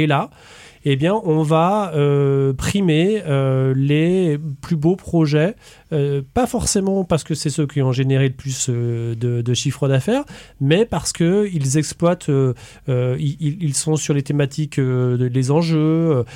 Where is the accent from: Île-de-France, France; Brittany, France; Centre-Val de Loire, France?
Brittany, France; je suis pur breton, et de l'autre, parce que je suis vraiment convaincu que la Bretagne est une terre à part